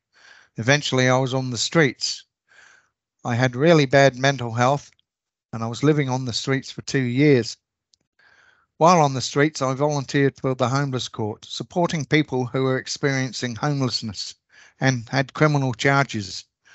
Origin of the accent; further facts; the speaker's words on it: South East England, United Kingdom; also born or lived in Bristol; now in Brisbane, Australia; I sell the big issue at South Bank in Brisbane. I was born in Bristol, England, but I grew up in Kent. I was adopted by my mum and dad when I was about 6 and a half